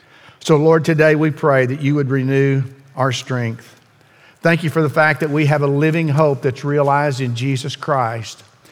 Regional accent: Ada, Oklahoma, United States; We're from Oklahoma. You know, we were both born in Oklahoma. We got married in Oklahoma. Mary moved to Ada and where I was born and raised.

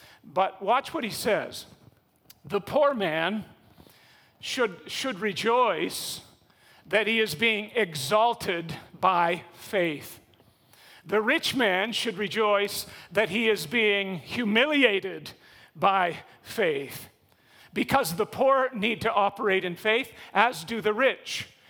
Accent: Canada; See, what I would say to us as a Canadian church, you're all filthy rich.

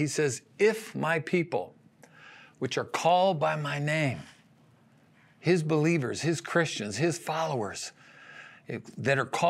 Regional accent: Hanford, California, United States; I'm from Hanford, so they rushed him to the Hanford Hospital.

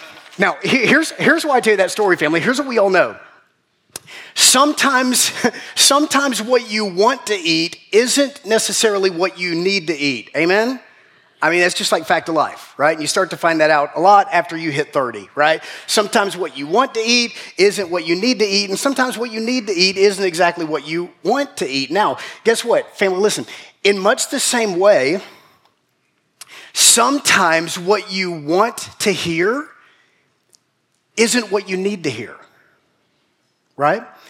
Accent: Macon, Georgia, United States; I said, "Babe, I'm from Macon. I don't even know what a probiotic is.

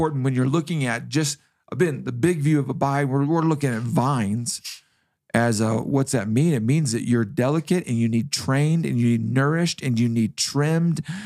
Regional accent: Kansas, United States; also born or lived in Indiana; I grew up in Kansas and Indiana.

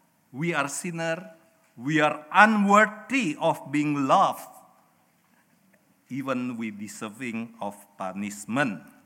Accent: Indonesia; English is a second language; moved away as an adult; now in Australia; I came from Indonesia

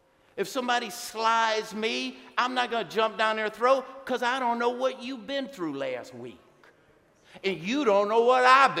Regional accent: New York, United States; I grew up on the Lower East Side.

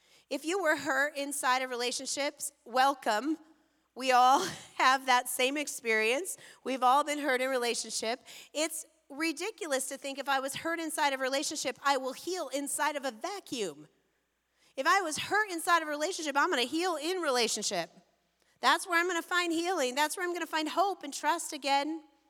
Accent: Bend, Oregon, United States; I'm from Bend. I don't know what to make fun of in Portland.

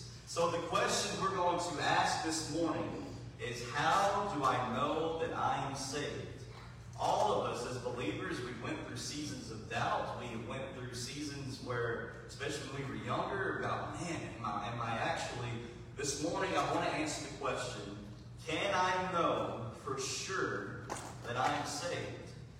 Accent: McKenzie, Tennessee, United States; I grew up in McKenzie.

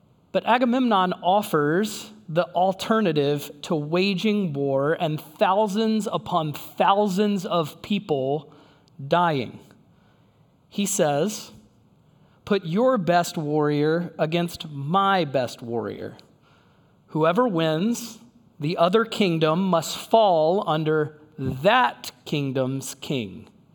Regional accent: Fuquay-Varina, North Carolina, United States; I grew up in Fuquay. I've been calling it since I was in middle school, Quaytown.

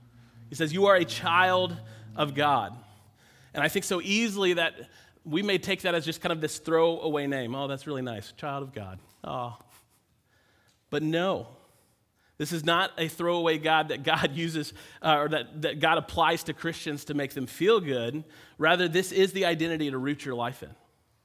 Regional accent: Kansas City, United States; For me, growing up near Kansas City Royals was our team.

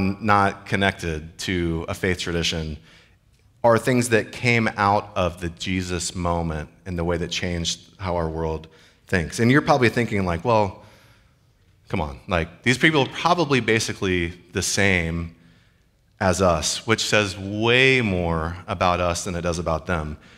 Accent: Georgia, United States; like I feel that way as I'm from Georgia.

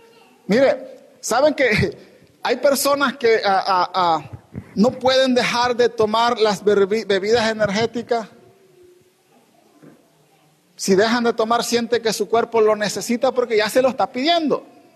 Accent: Mexico; en mi país, en los años de la libertad española, cuando llegaron los caciques, los hacendados en México

